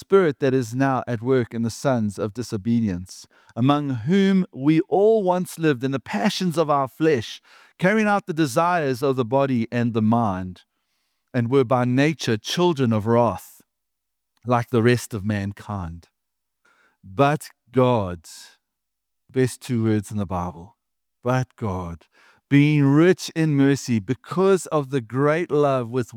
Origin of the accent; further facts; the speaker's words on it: Durban, KwaZulu-Natal, South Africa; So we're from Durban, and it's really cold, yeah.